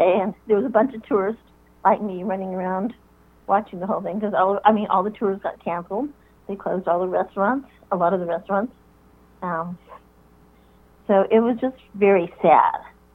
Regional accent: Texas, United States; born there; also born or lived in overseas; I was born in Texas, but there is a Penrose estate in Cornwall.

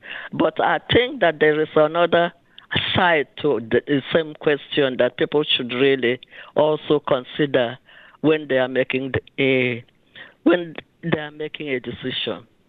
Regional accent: Nigeria; now in United States; lived in America longer than I have lived in Nigeria. So, of course, I'm influenced by what I see and by being an American, which I have to say that I'm very proud that I am an American, and I'm also proud that I'm a Nigerian, too.

